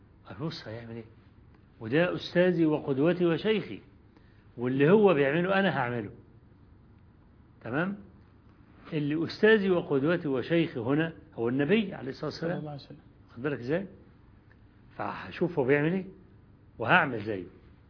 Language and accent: Arabic; Egypt; لما بدأنا الدعوة عندنا في مصر